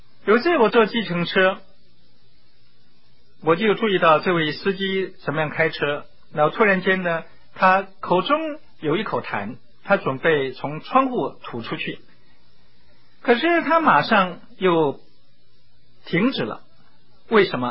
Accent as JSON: {"language": "Chinese", "country": "China", "said": "这就是我们中国人所说的，那就是 举头三尺有神明，"}